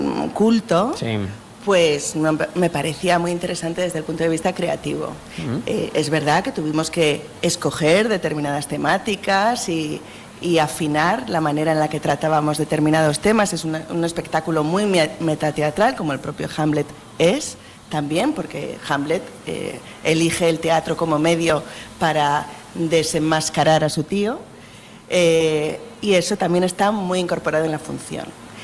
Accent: Asturias, Spain; Somos de Asturias, no estamos tan acostumbrados a este calor

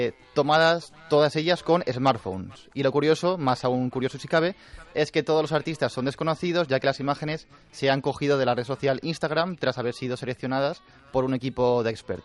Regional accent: Alicante, Valencian Community, Spain; los que estéis en Alicante, que yo soy de Alicante, los que estéis allí

